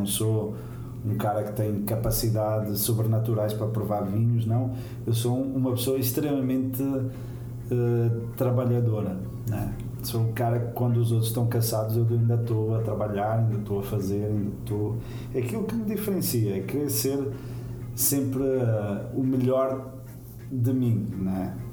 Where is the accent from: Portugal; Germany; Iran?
Portugal; North; Eu sou do Norte e pensava que tinha sido colocado só opções de Coimbra para cima.